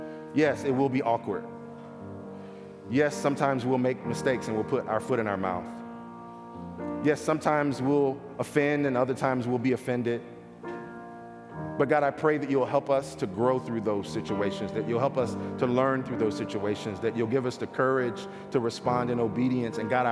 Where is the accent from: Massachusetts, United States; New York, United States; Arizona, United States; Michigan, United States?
Michigan, United States; Detroit; I'm from Detroit.